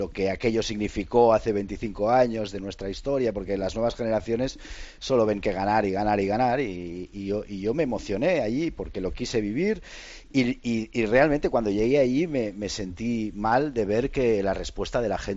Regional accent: Catalonia, Spain; que los catalanes, cuando salimos de Cataluña y nos vamos a cualquier ciudad del resto de España, lo estamos viviendo en el día a día.

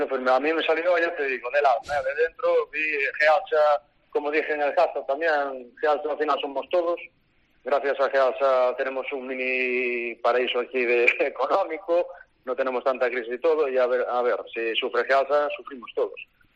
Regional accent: Puebla, Galicia, Spain; now in Boiro, Spain; Soy de Puebla, pero llevo casi toda la vida en Boiro ejerciendo.

